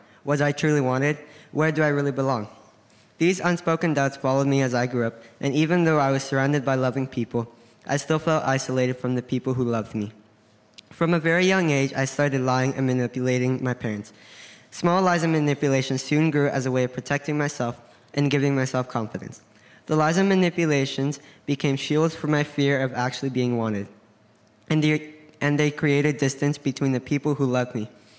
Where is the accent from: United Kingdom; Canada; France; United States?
Canada; Three Hills, Alberta; also born or lived in South America; Some of you will recognize me because, you know, Three Hills is my hometown.